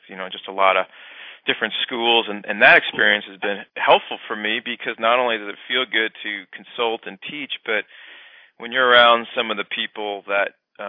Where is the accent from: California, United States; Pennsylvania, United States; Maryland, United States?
California, United States; Los Angeles; No, I'm from Los Angeles. I went to Granada Hills High School and then Pierce Junior College and then Cal State Northridge.